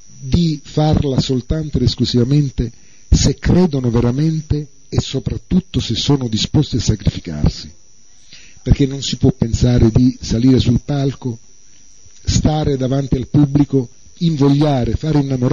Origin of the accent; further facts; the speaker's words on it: Lipari, Sicily, Italy; born there; noi siamo nati a Lipari. Quindi, come tutti gli eoliani, dentro di noi abbiamo...